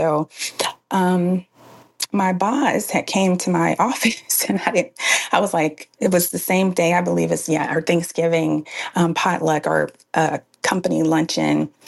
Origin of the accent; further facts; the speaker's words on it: Virginia, United States; from Hampton Roads or the 757, Seven Cities of Virginia. I'm in Suffolk.